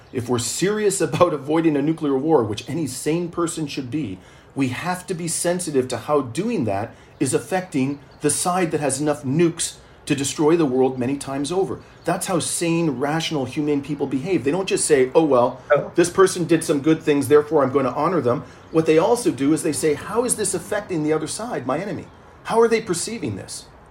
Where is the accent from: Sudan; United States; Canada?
Canada; I'm deeply troubled as a Canadian about all of that.